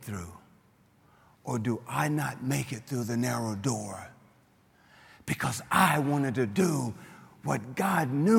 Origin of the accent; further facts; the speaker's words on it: Oklahoma, United States; I said, "I'm from Oklahoma